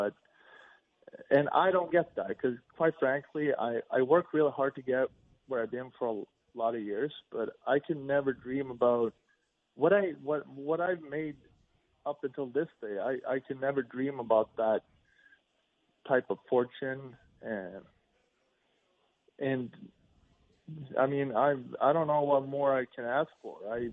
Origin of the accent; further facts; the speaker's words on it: Sweden; English is a second language; now in St. Louis, United States; Sweden, where I grew up, that's where I played until I moved to St. Louis.